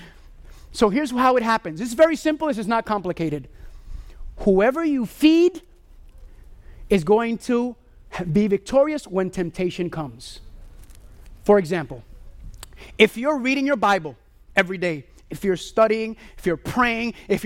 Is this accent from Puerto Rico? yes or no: yes; Puerto Rico; This is liberating to me because I'm from Puerto Rico.